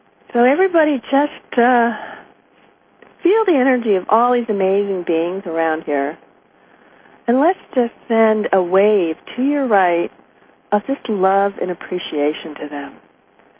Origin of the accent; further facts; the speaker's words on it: Berkeley, California, United States; I was raised in Berkeley.